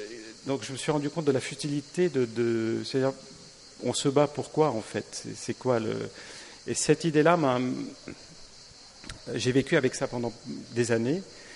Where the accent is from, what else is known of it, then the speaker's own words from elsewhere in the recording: Beirut, Beirut Governorate, Lebanon; quand j'étais enfant, j'étais donc à Beyrouth pendant la guerre